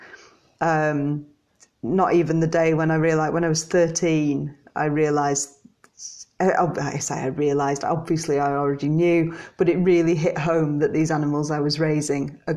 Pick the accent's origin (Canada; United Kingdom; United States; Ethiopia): United Kingdom; Backbarrow, North West England; So I grew up in Backbarrow, which is a little village just down the road.